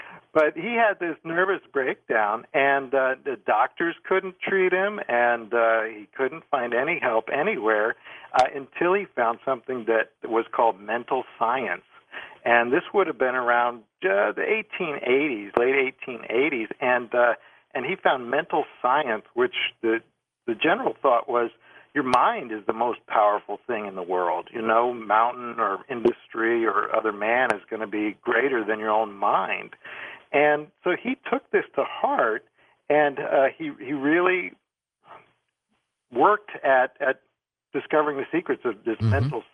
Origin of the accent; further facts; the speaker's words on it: Iowa, United States; now in California, United States; I do have roots in Missouri myself, and I grew up in Iowa. It was a good place to grow up. I'm in California now.